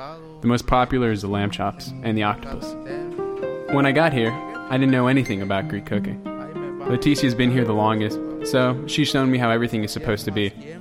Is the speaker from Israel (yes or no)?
no; Guerrero, Mexico; now in United States; I come from Mexico, from a town in the state of Guerrero. It's a little town in the mountains. There's nothing there. No money, no resources.